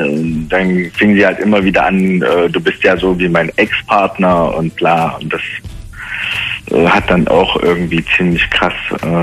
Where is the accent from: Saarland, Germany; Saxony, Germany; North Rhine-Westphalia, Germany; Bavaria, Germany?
Saxony, Germany; Leipzig; now in Frankfurt, Germany; Also ich bin 37, komme eigentlich aus Leipzig und lebe momentan in Frankfurt seit 10 Jahren.